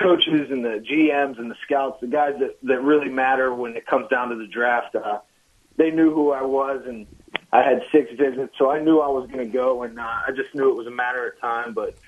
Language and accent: English; Pittsburgh, Pennsylvania, United States; I grew up in Pittsburgh, so I grew up a Steelers fan